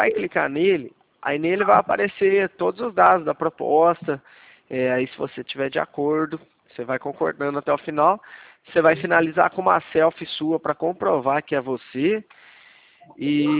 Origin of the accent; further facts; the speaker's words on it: São Paulo, Brazil; sou aqui do interior de São Paulo.